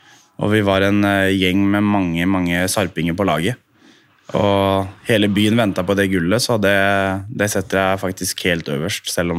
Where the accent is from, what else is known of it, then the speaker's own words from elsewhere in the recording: Sarpsborg, Østfold, Norway; Født og oppvokst I Sarpsborg, og tilbrakt hele ungdomstiden